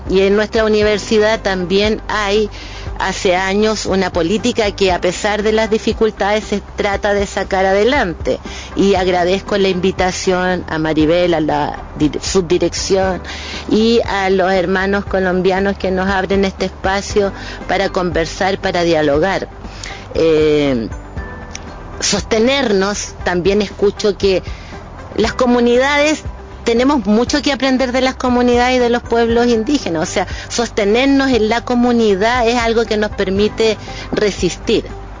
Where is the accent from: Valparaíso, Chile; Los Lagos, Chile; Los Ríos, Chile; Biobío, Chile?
Los Lagos, Chile; yo vengo de Chauracahuín, un sector profundamente huilliche